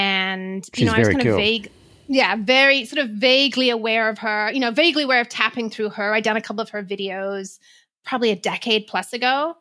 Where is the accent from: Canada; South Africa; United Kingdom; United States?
United Kingdom; England; I grew up in England.